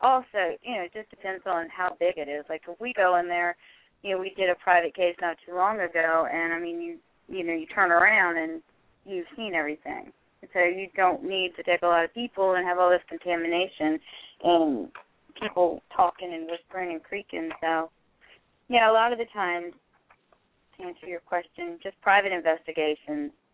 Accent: the South, United States; I grew up in the South and still

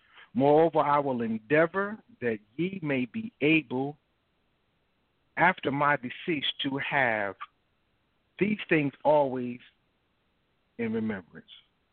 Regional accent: Hackensack, New Jersey, United States; It's like when I was a little boy growing up in Hackensack and I got a cut

